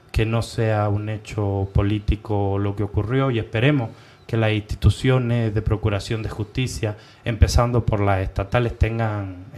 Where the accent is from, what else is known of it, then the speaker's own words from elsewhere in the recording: Spain; Por eso están en mi país, en España, la mayoría.